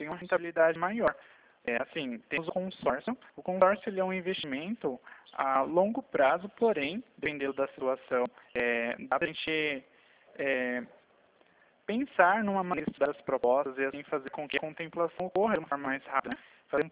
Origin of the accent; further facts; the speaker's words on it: Sorocaba, São Paulo, Brazil; Eu sou de Sorocaba.